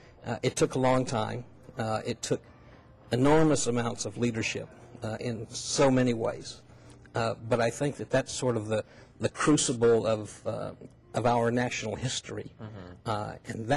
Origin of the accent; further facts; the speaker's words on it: Tennessee, United States; East Tennessee, yes.